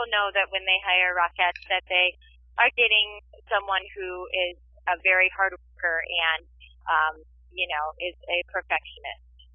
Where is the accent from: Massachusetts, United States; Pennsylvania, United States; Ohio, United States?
Ohio, United States; now in New York, United States; I'm a Midwest girl. I grew up in Ohio. I came to New York City for school.